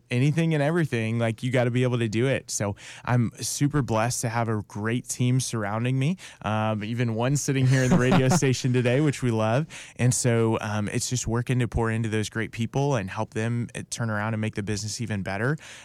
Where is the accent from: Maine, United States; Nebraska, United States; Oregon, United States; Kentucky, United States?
Nebraska, United States; So my quick story, I grew up in Nebraska, went to University of Nebraska-Lincoln, and actually majored in education.